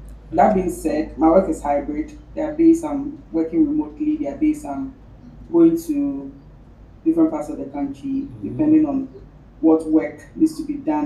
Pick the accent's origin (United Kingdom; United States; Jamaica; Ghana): Ghana; I am a very big four-headed girl. I'm Ghanaian.